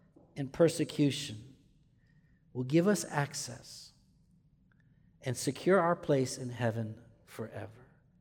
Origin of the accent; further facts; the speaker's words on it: Michigan, United States; When I was growing up in Michigan, my dad worked a lot. We didn't have a lot of time to get away or vacation.